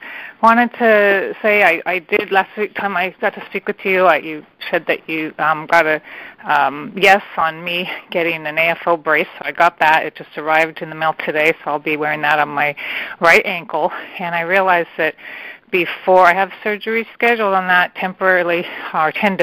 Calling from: California, United States; I'm calling from the San Francisco Bay Area.

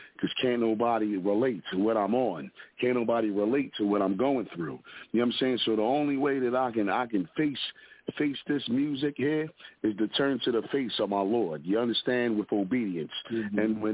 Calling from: Philadelphia, Pennsylvania, United States; representing from the Broad Street Bully side of Philadelphia, where we slap box on your cousins at the cookout for wearing too small clothes out here.

